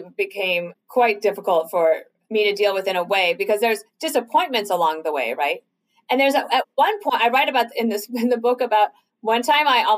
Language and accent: English; Denver, Colorado, United States; so I grew up in Denver, Colorado.